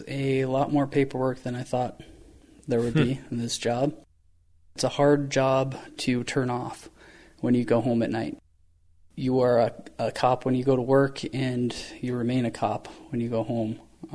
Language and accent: English; Anaconda, Montana, United States; I grew up in Anaconda, Montana. My father was a police officer, and my mother runs the Senior Citizen Center in Anaconda